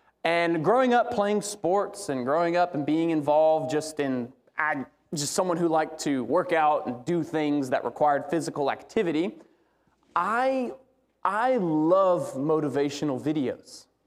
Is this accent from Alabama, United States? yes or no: yes; Alabama, United States; I grew up in Alabama.